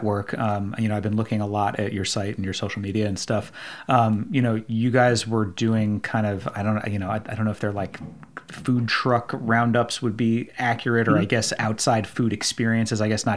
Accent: New York, United States; I grew up in New York and lived in New York City for more than 20 years.

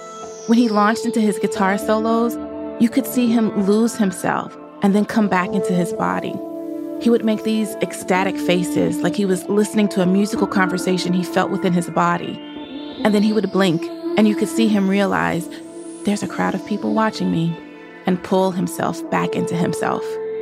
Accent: Nashville, Tennessee, United States; I saw him twice in New Orleans, where I went to college, and once in my hometown of Nashville.

